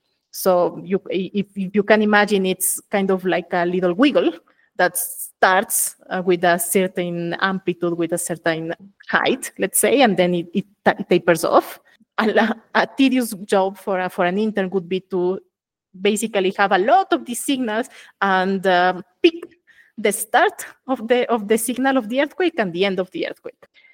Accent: Quito, Pichincha, Ecuador; I'm originally from Ecuador, from the capital city, Quito

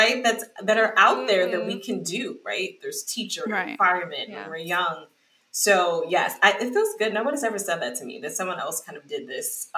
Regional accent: New York, United States; I'm a Bronx girl. I'm from New York.

